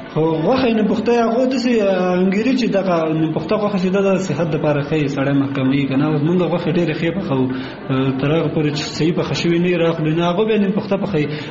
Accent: Kunar, Afghanistan; also born or lived in Nuristan; تاته ما مخکې وویل چې زه اصلا د کونړ ولایت اوسیدونکی یم.

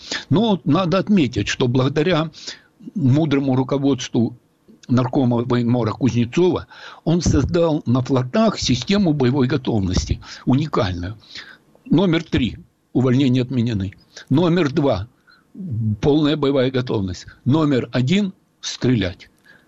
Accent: Simferopol, Crimea, Ukraine; Я коренной житель, обе бабушки здесь жили в этот период.

